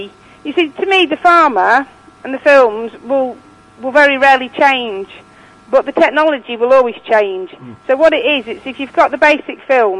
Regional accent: Leek, West Midlands, United Kingdom; how it got taken away in Leek, in my hometown.

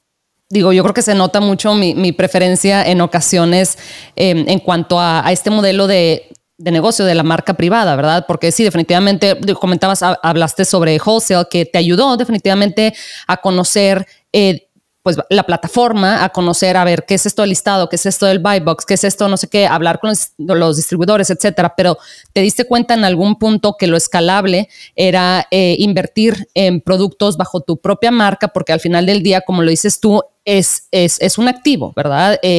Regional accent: Mexico; Yo me acuerdo que yo soy de México

